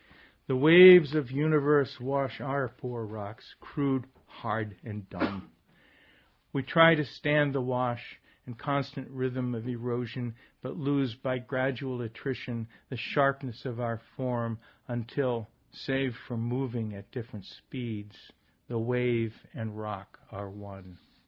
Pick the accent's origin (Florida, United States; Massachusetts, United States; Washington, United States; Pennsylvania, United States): Massachusetts, United States; Rockport; I grew up in Rockport and used to walk down the street to Gap Head